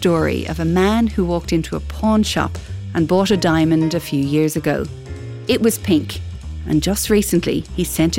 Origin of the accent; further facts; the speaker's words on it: Perth, Western Australia, Australia; Throughout history, diamonds continue to turn up in the most peculiar of places, including my hometown of Perth.